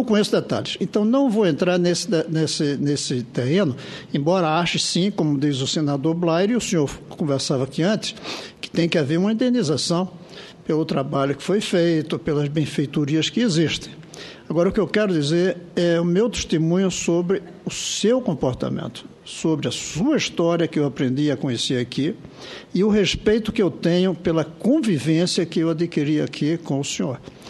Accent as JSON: {"language": "Portuguese", "town": "Recife", "region": "Pernambuco", "country": "Brazil", "tie": "born or raised there", "lives_now": "Brasília, Brazil", "said": "A casa onde eu nasci e morei em Recife"}